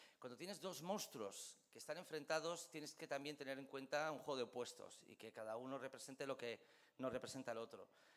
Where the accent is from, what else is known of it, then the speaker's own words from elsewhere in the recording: Madrid, Community of Madrid, Spain; also born or lived in Cabezón de la Sal; yo soy de Madrid, pero vengo de Cabezón de la Sal. Y para mí Cabezón de la Sal es el lugar de donde vengo